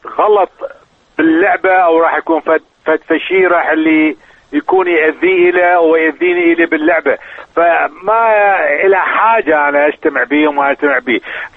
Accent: Iraq; now in United States; والله يا اخي احنا عراقيين واحنا دمنا حار وتعرف هذا بلدنا خلقنا به العراق

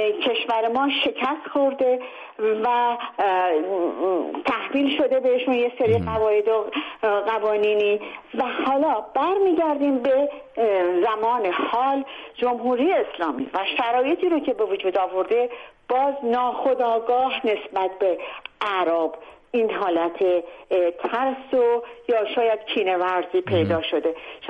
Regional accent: Ahvaz, Khuzestan, Iran; من خودم خوزستانی هستم و تمام تا 18-19 سالگی در اهواز بزرگ شدم و تابستون‌ها ما برای فرار از گرمای خوزستان به تهران می اومدیم.

